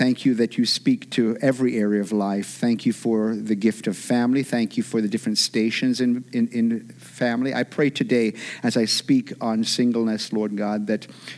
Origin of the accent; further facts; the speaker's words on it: Jamaica; growing up in Jamaica, we have what we call our Emancipation Day, which is in August, and we always celebrated that.